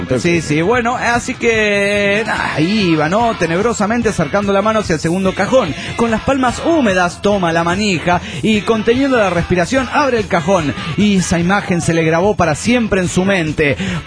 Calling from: Toluca, State of Mexico, Mexico; desde Toluca, México.

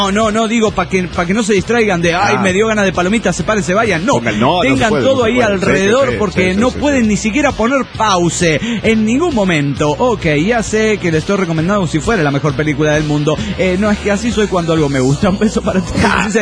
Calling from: Managua, Nicaragua; de Managua, Nicaragua.

